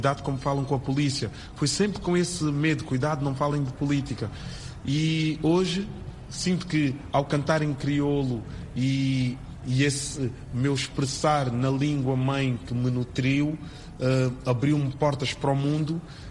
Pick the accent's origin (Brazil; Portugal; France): Portugal; Eu cresci em Portugal com uma história que só tinha uma versão caucasiana, uma versão eurocentrista, onde eu nunca fui educado a sentir o orgulho africano.